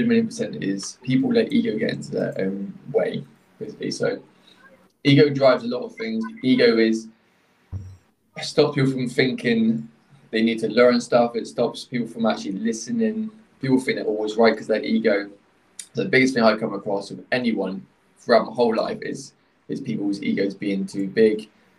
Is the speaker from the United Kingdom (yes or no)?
yes; Bath, South West England, United Kingdom; I've always been around Bath in England, so the southwest of England.